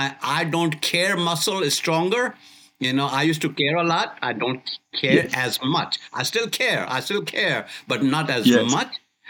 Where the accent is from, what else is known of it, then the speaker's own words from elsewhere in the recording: India; When people will forgive me, thinking, you know, he's just an Indian.